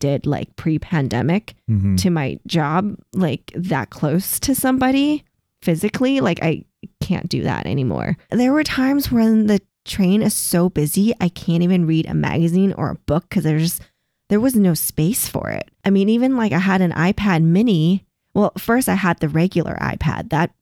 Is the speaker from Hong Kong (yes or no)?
yes; Hong Kong; I was growing up in Hong Kong.